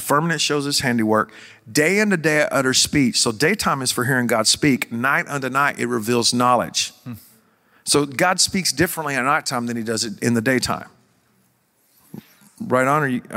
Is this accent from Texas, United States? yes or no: yes; Joshua, Texas, United States; Mystery of the Sphinx solved, and I'm from Joshua, Texas.